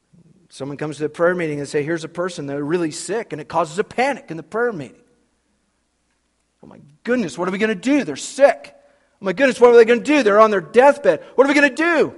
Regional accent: Idaho, United States; now in Kalispell, United States; I was raised in Idaho. We had the same problem.

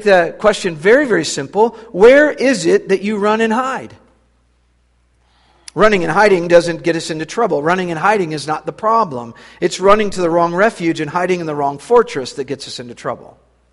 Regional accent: Boise, Idaho, United States; I was raised in Boise, Idaho, where there were maybe three or four black people that I met my whole growing up.

